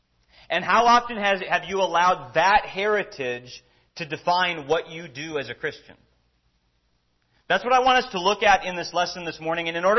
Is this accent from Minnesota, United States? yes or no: yes; Minnesota, United States; My heritage is Nordic, and so when I was growing up in Minnesota, my grandpa would try to make me eat lutefisk